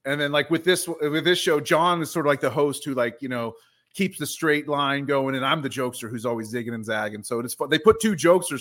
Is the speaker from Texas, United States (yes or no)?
yes; Texas, United States; You know I'm going to win that because I'm from Texas.